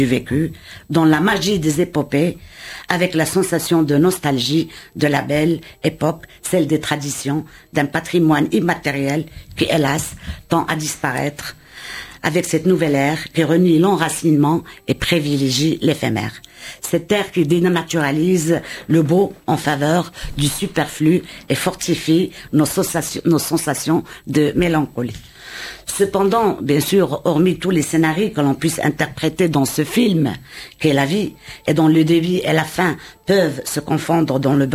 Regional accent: Fez, Fès-Meknès, Morocco; Je suis natif de Fès, donc ma ville natale, donc millénaire, la ville millénaire, la ville impériale, et aussi la capitale spirituelle du Maroc

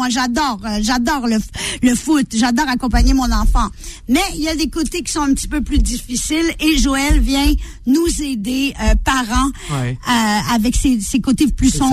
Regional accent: Quebec, Canada; accent: Quebec; Donc oui, c'est du Québec que me vient cet accent. Je suis québécoise

